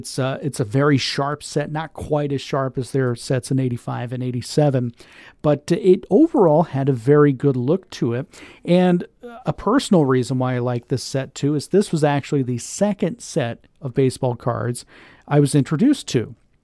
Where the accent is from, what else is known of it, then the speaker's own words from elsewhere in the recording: Seffner, Florida, United States; And for me, growing up in Little Sefner, Florida, which is outside of Tampa, it's about 20 minutes outside of Tampa